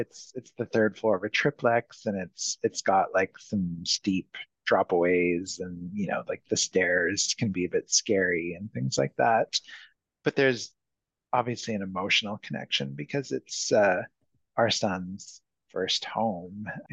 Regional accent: Montreal, Quebec, Canada; I'm from Montreal originally, but not from Park X specifically.

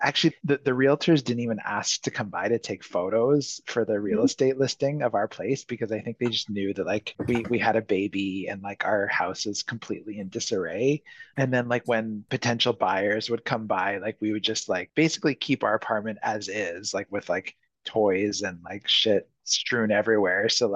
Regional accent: Montreal, Quebec, Canada; I'm from Montreal originally, but not from Park X specifically.

